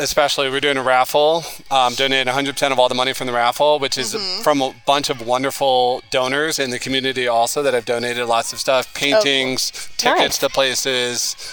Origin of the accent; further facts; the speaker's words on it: St. Louis, Missouri, United States; now in Coeur d'Alene, United States; And I'm from St. Louis, so blues, jazz, that's what we want.